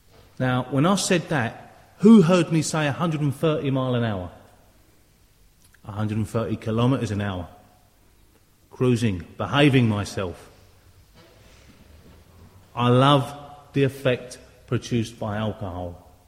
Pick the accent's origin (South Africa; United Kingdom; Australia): United Kingdom; London; now in Dundee, United Kingdom; I'm from London, now live in Dundee, Scotland.